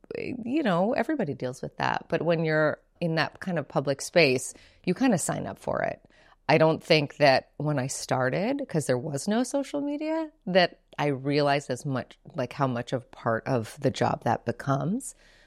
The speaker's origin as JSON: {"language": "English", "region": "Hawaii", "country": "United States", "tie": "born or raised there", "said": "And I grew up on Big Island."}